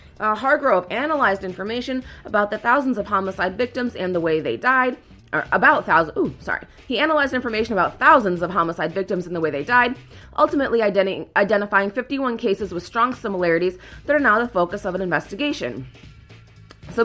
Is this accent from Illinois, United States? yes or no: yes; Chicago, Illinois, United States; I've talked about, I'm from Humboldt Park. There was a lot of black people, a lot of Puerto Ricans and black Puerto Ricans. That was West Side.